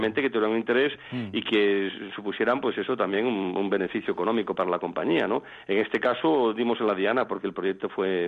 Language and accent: Spanish; Galicia, Spain; Yo, como sabéis, soy gallego, sí, y sí.